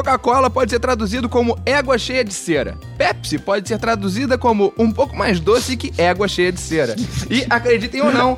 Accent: Guatemala; Não, eu sou guatemalo, nasci, eu sei como é que é.

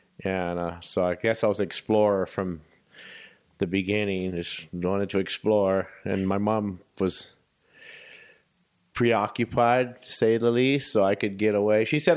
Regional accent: Berkeley, California, United States; also born or lived in Pittsfield, Massachusetts; I was born in Pittsfield, Massachusetts, and we just were there until I was about one, and then moved to Berkeley, California

